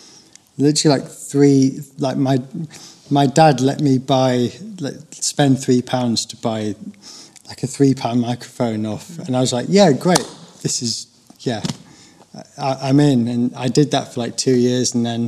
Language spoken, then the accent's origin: English; Lincoln, East Midlands, United Kingdom; I am from a town called Lincoln in the East Midlands of England. It's a lovely town